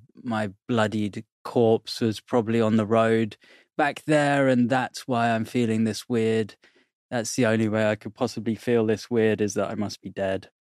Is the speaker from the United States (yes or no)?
no; Bournemouth, South West England, United Kingdom; And I was in my hometown of Bournemouth, and it all happened there.